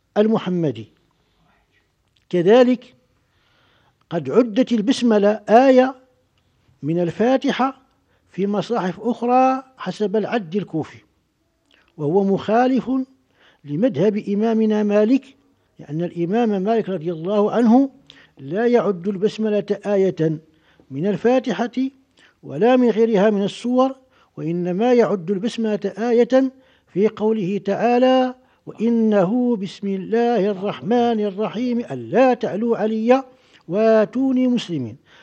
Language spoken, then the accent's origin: Arabic; Morocco; ما خذ به عندنا في المغرب والذي وجدنا أشياخنا عليه